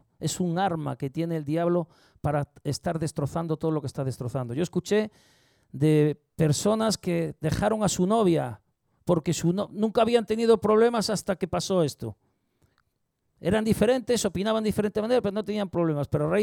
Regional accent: Spain; Yo sé que soy español y viva España.

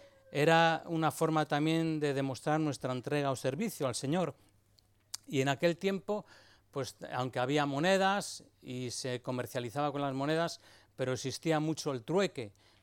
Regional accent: Madrid, Community of Madrid, Spain; Yo soy de Madrid, soy del barrio de Ventas, y allí hay un dicho

